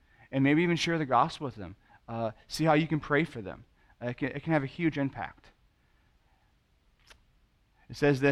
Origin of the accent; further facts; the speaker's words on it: California, United States; He and I grew up together in California, and we were good friends in fourth grade